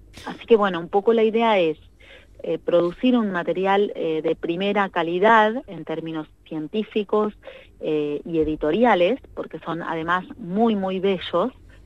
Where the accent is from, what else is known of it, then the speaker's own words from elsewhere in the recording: Neuquén, Argentina; que es nuestras ecorregiones locales de donde nosotros somos, somos de Neuquén Capital